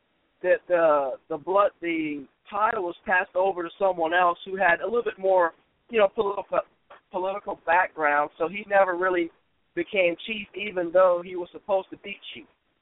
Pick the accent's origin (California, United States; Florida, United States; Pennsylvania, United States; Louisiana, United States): Louisiana, United States; I am from the Homeless Indian tribe from Louisiana.